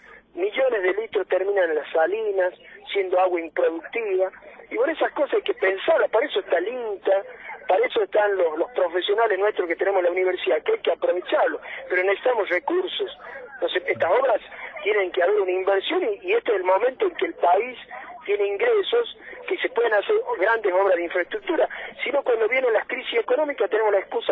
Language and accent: Spanish; La Rioja, Argentina; entienda que también somos ciudadanos riojanos los que vivimos en esta parte de la provincia